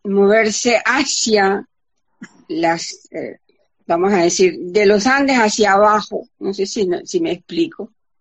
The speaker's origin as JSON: {"language": "Spanish", "country": "Panama", "said": "yo soy casi colombiana, casi más que el resto de los panameños que fuimos colombianos hasta 1903"}